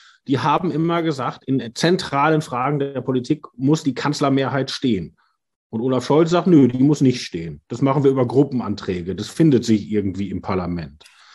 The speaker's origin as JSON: {"language": "German", "town": "Essen", "region": "North Rhine-Westphalia", "country": "Germany", "tie": "born there", "said": "ich wurde nämlich in Ihrer Klinik geboren, im Universitätsklinikum Essen."}